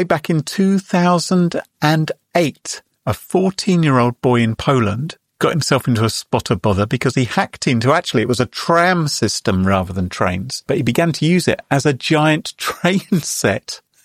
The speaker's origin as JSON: {"language": "English", "country": "United Kingdom", "said": "it's hard for me as a Brit to imagine that."}